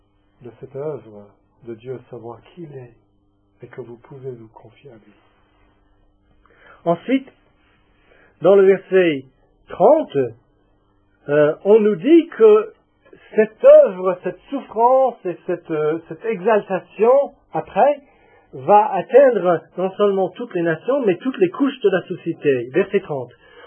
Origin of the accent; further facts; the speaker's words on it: France; Maintenant, en tant que Français, nous avons du problème à comprendre